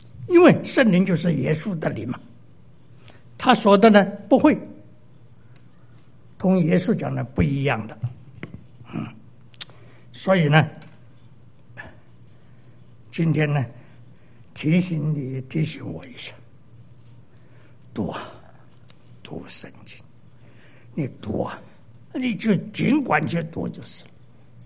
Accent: Guangdong, China; accent: Cantonese; 我们广东话就表示了

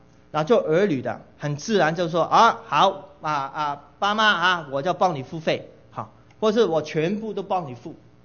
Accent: Guangdong, China; Chinese is a second language; 你看到我讲国语都不是很灵光，你就知道我是广东人啊。

